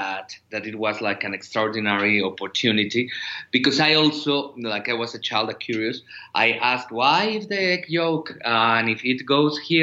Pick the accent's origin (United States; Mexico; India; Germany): Mexico; Mexico City; Because, yeah, I am from Mexico City.